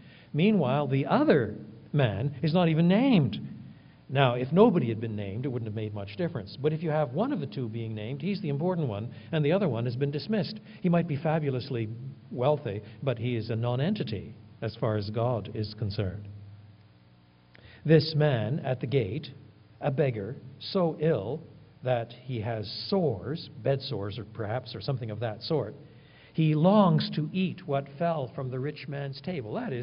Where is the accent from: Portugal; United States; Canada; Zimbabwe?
Canada; French Canada; Now, I was brought up in French Canada. And because I was brought up in French Canada, there's a Latin side to my temperament and culture.